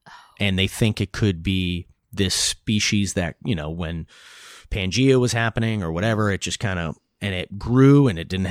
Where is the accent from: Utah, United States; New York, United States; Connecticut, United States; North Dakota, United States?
New York, United States; Newburgh; Now, growing up in Newburg on the Hudson River, there's major little cities along.